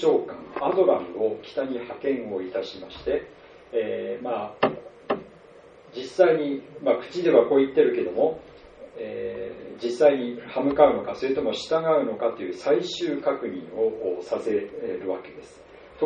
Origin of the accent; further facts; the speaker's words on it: Iwate, Japan; これは私の出身の岩手に帰った時の話ですが